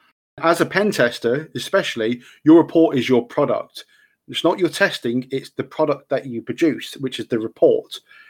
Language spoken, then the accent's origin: English; United Kingdom; Yes, I am British.